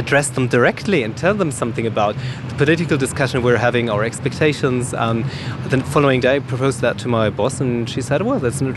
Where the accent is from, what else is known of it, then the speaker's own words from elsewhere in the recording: Germany; I grew up here in Germany, in a country where you would consider there are no weapons